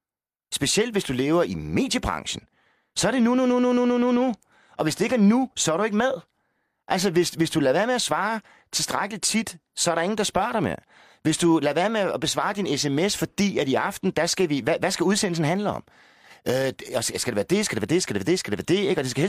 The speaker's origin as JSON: {"language": "Danish", "region": "Zealand", "country": "Denmark", "said": "Fordi jeg er fra Falster, ikke?"}